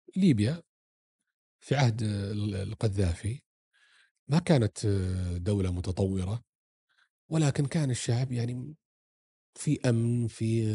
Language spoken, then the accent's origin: Arabic; Saudi Arabia; احنا كشعب سعودي بالذات وقفنا خلف قيادتنا